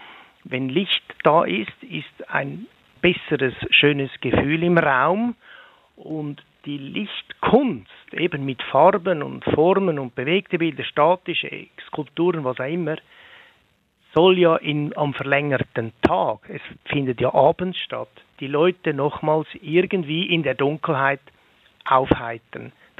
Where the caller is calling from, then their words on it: Switzerland; Guten Nachmittag, hallo aus der Schweiz.